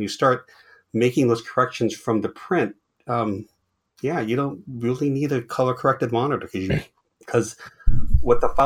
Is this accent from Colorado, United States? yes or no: no; Carmel, California, United States; No, but see, and actually, again, I come from Carmel, and really everybody knew him